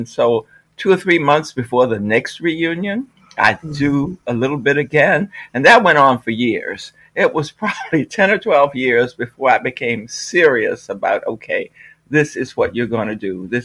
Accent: Virginia, United States; And so I grew up in Middlesex County, which is on Virginia's Middle Peninsula, and my whole family is they are right here. In fact, I have now in retirement moved back to Middlesex County.

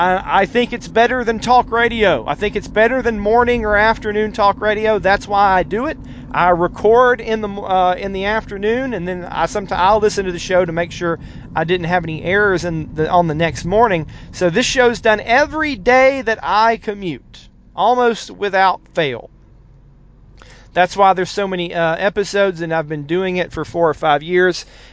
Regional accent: Cartersville, Georgia, United States; one here in my hometown of Cartersville.

